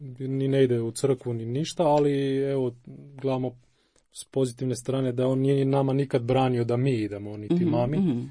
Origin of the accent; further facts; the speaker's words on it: Zaprešić, Zagreb County, Croatia; odrastao sam u Zaprešiću, roditelji su nas odgajali, brata i mene, u jednom tradicionalnom pogledu